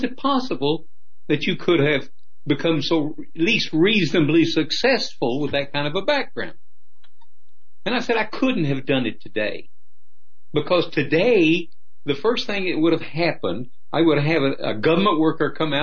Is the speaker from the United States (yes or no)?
yes; the Ozarks, United States; I came from the hills. I came from the Ozarks and didn't want to stay there.